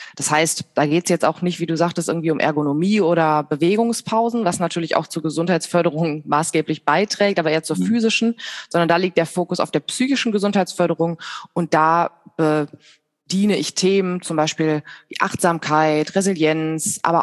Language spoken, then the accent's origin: German; North Rhine-Westphalia, Germany; now in Hilden, Germany; Ich komme aus der Nähe von Düsseldorf, beziehungsweise da komme ich gar nicht her. Ich komme aus dem Bergischen Land und wohne aber jetzt in Hilden in der Nähe von Düsseldorf